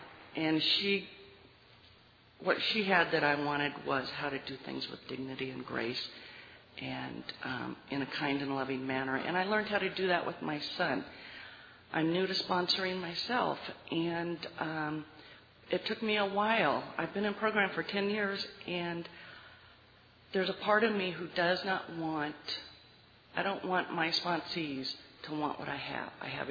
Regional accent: Camarillo, California, United States; from Camarillo, California.

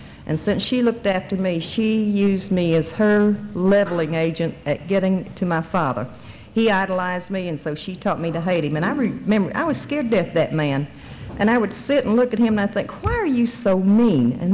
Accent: Valdosta, Georgia, United States; I'm from Valdosta, and I'm an alcoholic.

